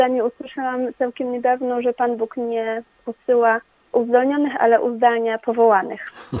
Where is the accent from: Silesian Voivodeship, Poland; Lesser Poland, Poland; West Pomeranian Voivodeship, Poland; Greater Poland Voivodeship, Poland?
Greater Poland Voivodeship, Poland; now in Poznań, Poland; Pochodzę tutaj z diecezji kaliskiej, natomiast od kilku lat już mieszkam w Poznaniu.